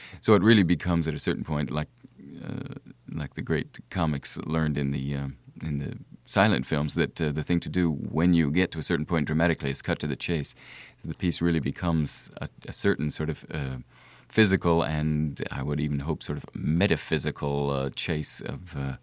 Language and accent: English; United States; as an American, I feel very proud to have some tie to, sort of like jazz music.